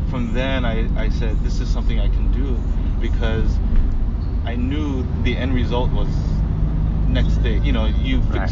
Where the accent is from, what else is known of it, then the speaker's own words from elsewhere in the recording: San Diego, California, United States; And I was frustrated, so I went back home in San Diego. I grew up in San Diego.